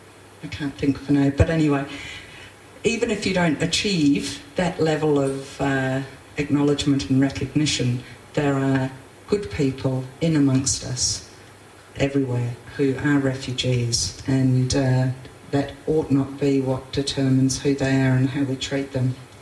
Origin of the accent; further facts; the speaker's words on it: Iran; So yes, I'm a refugee. I'm from Iran.